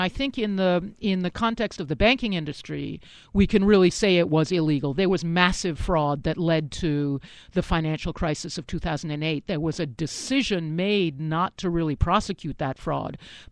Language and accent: English; Boston, Massachusetts, United States; I mean, I grew up in the Boston area in New England, and so we were always really proud of our, you know, 18th century past.